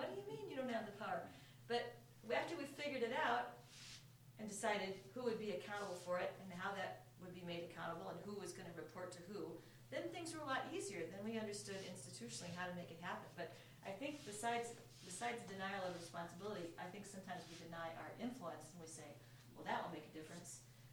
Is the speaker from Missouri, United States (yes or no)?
no; Sacramento, California, United States; now in Chicago, United States; I grew up in Sacramento